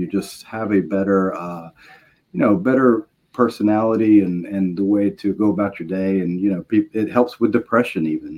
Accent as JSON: {"language": "English", "town": "Richmond", "region": "Virginia", "country": "United States", "tie": "born or raised there", "said": "I was from Richmond, Virginia, and grew up there."}